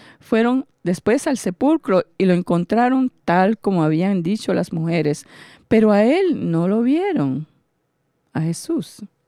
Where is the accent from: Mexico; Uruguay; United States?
United States; Tennessee; cuando yo era jovencito, vivía en Tennessee. Y el lugar donde yo nací y me crié como niño tenía una luz roja